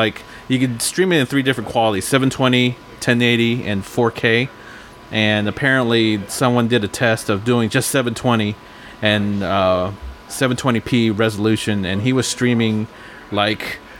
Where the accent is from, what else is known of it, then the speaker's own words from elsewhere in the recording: Texas, United States; me being like one of the few Asian kids growing up in Texas.